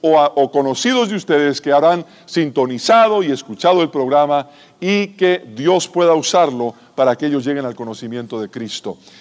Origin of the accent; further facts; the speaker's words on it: Cuba; born there; Yo pienso que muchos de ustedes también, así como yo, habiendo nacido en Cuba